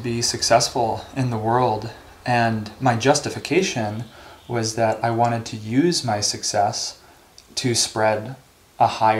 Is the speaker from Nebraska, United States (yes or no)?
no; California, United States; born there; just because I was born in Ananda Village doesn't exclude me from being sympathetic to the human condition